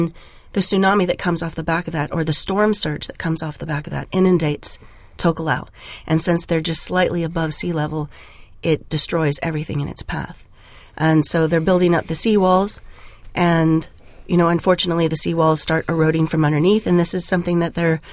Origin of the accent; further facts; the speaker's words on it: Fairbanks, Alaska, United States; I'm from Fairbanks, Alaska. And I'm part Samoan, and my father is Inuit.